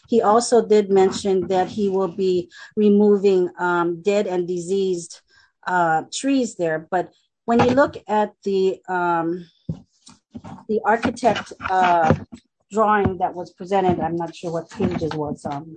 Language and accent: English; Pahoa, Hawaii, United States; I grew up in Pahoa, and the family always went down to Makuu. So back in the 60s, 70s, and part of the 80s, we spent our weekends there.